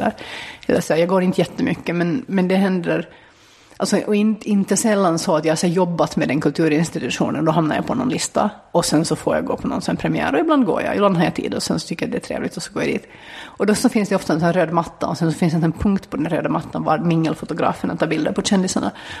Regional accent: Finland; Jag kommer från Finland

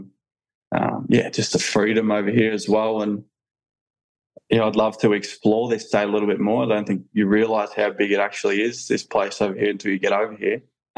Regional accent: Victoria, Australia; growing up in Victoria

